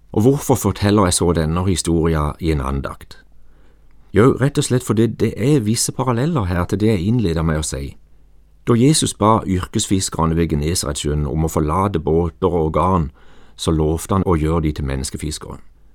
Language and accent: Norwegian; Flekkerøy, Agder, Norway; Jeg vokste opp på Flekkerøy ut forbi Kristiansand, og jeg lærte tidlig å sette pris på sjølivets gleder.